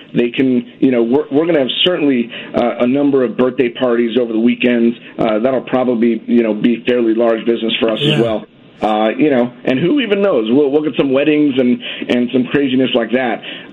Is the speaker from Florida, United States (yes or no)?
yes; Miami, Florida, United States; moved away as an adult; now in Whiting, United States; I come from Miami. I was born and raised in Miami, and I just came up to this area, to Northwest Indiana, 7 weeks ago.